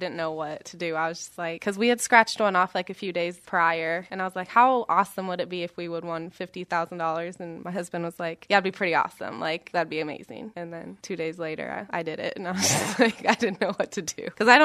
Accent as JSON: {"language": "English", "region": "Iowa", "country": "United States", "said": "So I'm from Western Iowa, and we were leaving my mom's for Christmas, and we were driving back to Des Moines."}